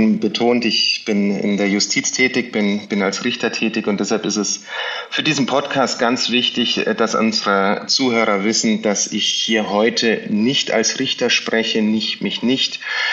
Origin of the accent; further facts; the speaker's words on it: Munich, Bavaria, Germany; ich bin in München geboren, bin dort die ersten Jahre auch aufgewachsen, war dann später Internatsschüler ab der 7. Klasse und bin nach dem Abitur 2004 zurück nach München gekommen.